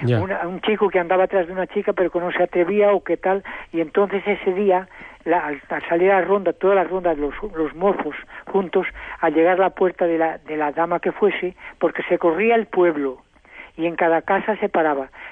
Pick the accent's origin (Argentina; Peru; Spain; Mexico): Spain; Codesal, Castile and León; Yo soy de un pueblo de Zamora que se llama Codesal, una villa pequeña y... Allí nací y allí me he criado.